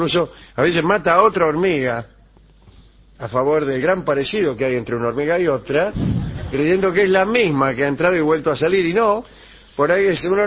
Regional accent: Baigorrita, Buenos Aires Province, Argentina; yo las ranas en la laguna de mi pueblo directamente le golpeaban la puerta. ¿Cómo le golpearon? Eran todavía mucho más fáciles de cazar que las suyas. Las de Chascomús se le metían adentro de la bolsa. Sí. En Baigorrita te golpeaban la puerta

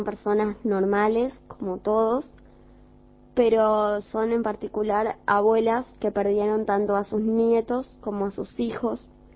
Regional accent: Argentina; ahora nosotros como jóvenes argentinos, como jóvenes de todo el mundo

